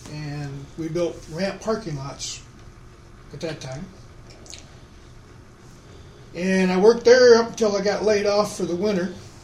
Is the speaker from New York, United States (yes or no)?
no; Michigan, United States; also born or lived in North Carolina; Well, I was born in Hastings, Michigan. And I was raised in many places.